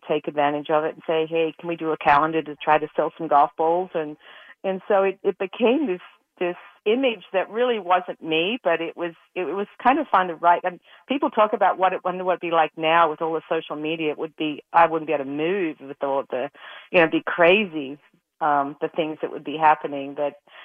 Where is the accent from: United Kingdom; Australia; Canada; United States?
Australia; I came over from Australia and was ready to just, you know, knuckle down and play